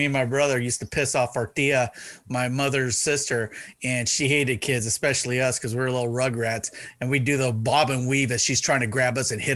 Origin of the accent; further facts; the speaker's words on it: San Diego, California, United States; growing up Mexican too, you know, that's some of the best days I remember. Growing up in San Diego back in the 70s, right?